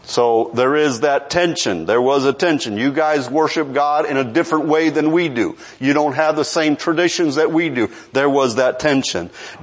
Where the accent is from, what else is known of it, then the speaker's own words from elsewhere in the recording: Texas, United States; And as you walked, as you approached them, you know, we're from Texas, you say, howdy, or howdy, how you doing